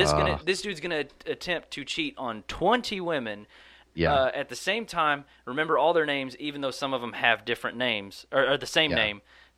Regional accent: Arkansas, United States; You know, crap, we're from Arkansas. There are taxidermists all over the place.

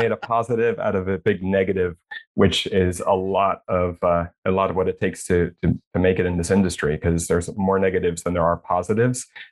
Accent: Long Island, New York, United States; Well, yeah, I'm from Long Island. It's about as far away from Hollywood as you can possibly get.

